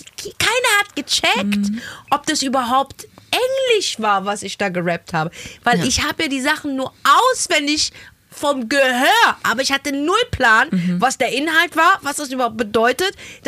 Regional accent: Hesse, Germany; accent: Hessian; Ich habe halt einen hessischen Akzent.

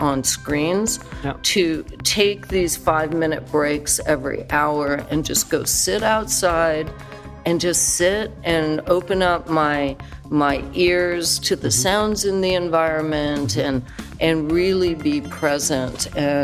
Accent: Hawaii, United States; Seaside. I'm from Hawaii. I'm a beach girl.

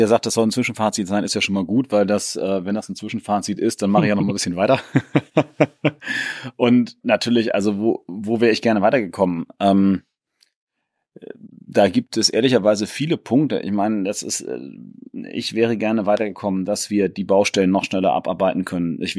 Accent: Hamburg, Germany; Ich mache das nicht nur aus voller Leidenschaft für meine Heimat- und Vaterstadt

